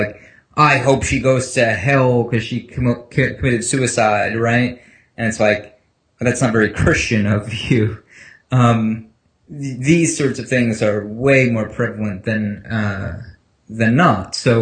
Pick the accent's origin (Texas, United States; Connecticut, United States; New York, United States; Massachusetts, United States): New York, United States; now in Virginia, United States; I grew up in New York, which is super, like, atheist, liberal city. And now I'm living in Virginia